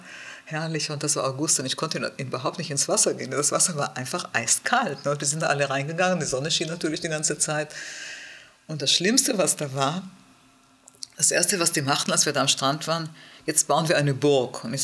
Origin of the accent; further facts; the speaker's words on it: Israel; Und ich war aus Israel natürlich Koedukation gewöhnt und Hose war gar kein Thema.